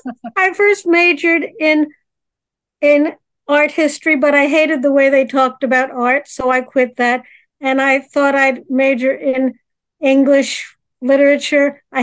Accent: New York, United States; Well, I was born in New York City. I grew up in the suburbs.

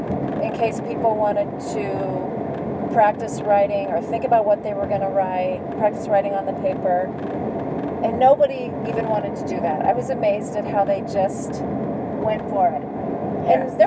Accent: Texas, United States; We lived far away. I grew up in Texas, she was in California

